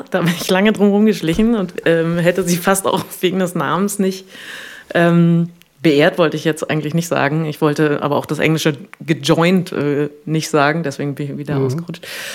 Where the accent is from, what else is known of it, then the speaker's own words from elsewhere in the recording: Potsdam, Brandenburg, Germany; also born or lived in Munich; now in Hamburg, Germany; Ich komme übrigens aus Potsdam. Also nicht, dass man mich als Münchnerin einstuft, sondern ich komme aus dem Osten. Und genau, dann lange München, dann jetzt auch schon wieder ziemlich lange Hamburg.